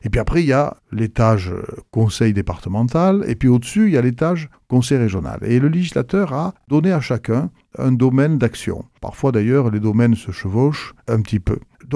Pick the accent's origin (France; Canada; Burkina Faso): France; Toulouse, Occitanie; born there; moi je suis maire de Toulouse, je suis né à Toulouse. Toulouse aujourd'hui c'est plus de 500 000 habitants, c'est la 4e ville de France. Mais je suis petit-fils de paysan gersois par mon père, j'ai des racines ariégeoises par ma mère